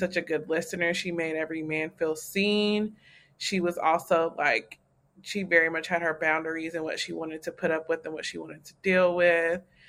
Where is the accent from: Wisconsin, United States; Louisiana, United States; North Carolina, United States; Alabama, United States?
North Carolina, United States; I feel like I connect to her because I'm from North Carolina and she lives in North Carolina.